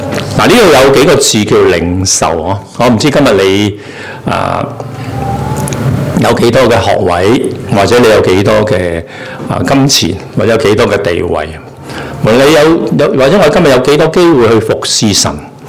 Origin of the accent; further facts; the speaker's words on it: China